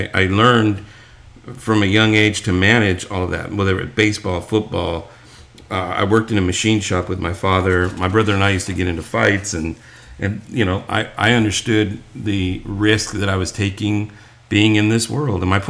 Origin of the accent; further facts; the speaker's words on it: Hacienda Heights, California, United States; we had this big backyard when I grew up in Hacienda Heights. We lived up in a hill, and most of the stuff up there was undeveloped